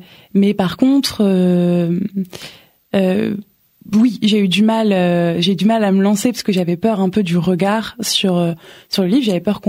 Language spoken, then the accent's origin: French; Lille, Hauts-de-France, France; Oui, je suis de Lille.